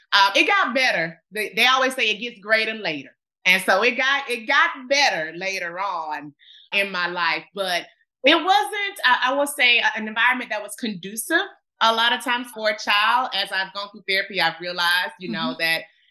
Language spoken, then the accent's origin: English; Birmingham, Alabama, United States; I grew up in Birmingham, Alabama, on the west side of Birmingham, Alabama.